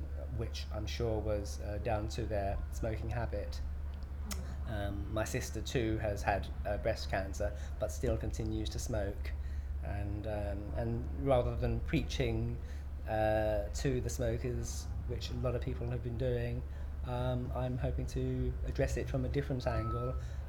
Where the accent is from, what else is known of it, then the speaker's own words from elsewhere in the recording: London, United Kingdom; I was born on the 5th of August 1961 and I live in London. I'm from London.